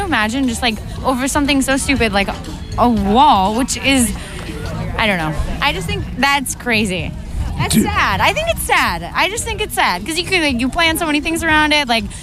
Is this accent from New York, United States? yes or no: yes; New York City, New York, United States; I'm from New York City.